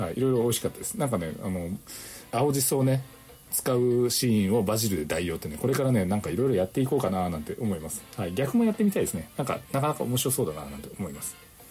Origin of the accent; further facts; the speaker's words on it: Nagasaki, Japan; 私のね、出身のね、島原半島の方もね